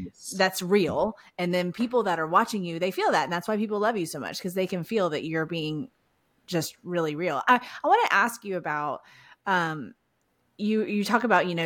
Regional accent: Houston, Texas, United States; accent: Southern Valley girl mix; I know I have a weird accent that like I'm a Texan. I'm from Houston, but like I have this weird like Southern Valley girl mix.

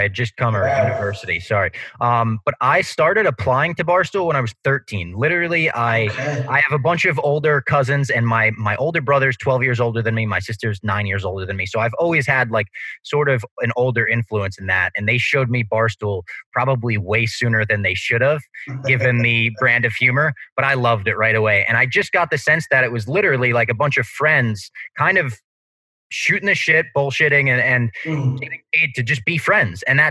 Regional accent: New Jersey, United States; I'm from New Jersey, right? 14 miles outside of the city.

